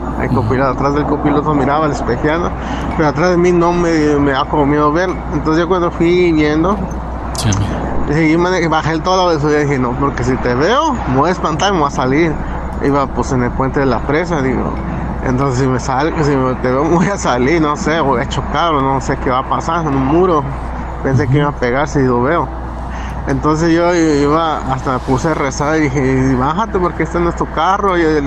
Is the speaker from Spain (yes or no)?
no; Tijuana, Baja California, Mexico; now in Las Vegas, United States; Yo vengo de Tijuana.